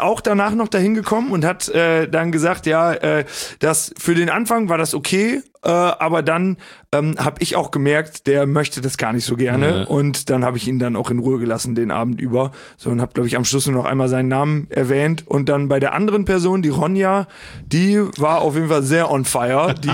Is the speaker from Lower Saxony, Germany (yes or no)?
yes; Osnabrück, Lower Saxony, Germany; Also ich komme aus Osnabrück oder aus dem Süden von Osnabrück, aus einem kleinen Käffchen.